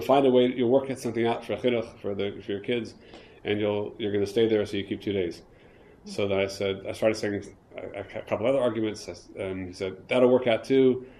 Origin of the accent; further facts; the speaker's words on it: Indianapolis, Indiana, United States; We had a story when I grew up in Indianapolis